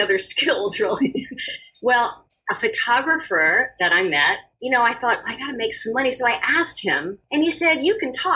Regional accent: Baltimore, Maryland, United States; I grew up in Roland Park, and yeah, I went to school right there. Mm-hmm. I went to Calvert School, I went to Roland Park Country School, lived in Roland Park.

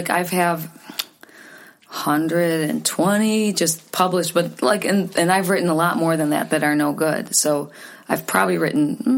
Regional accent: Catskill, New York, United States; born there; Yeah. I was born in Catskill, New York.

